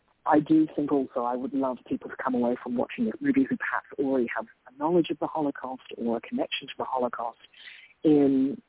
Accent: Australia; I'm Australian. I started out my career in Australia

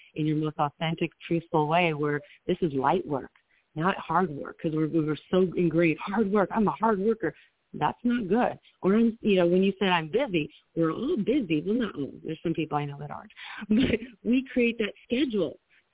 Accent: Midwest, United States; I was raised in the Midwest.

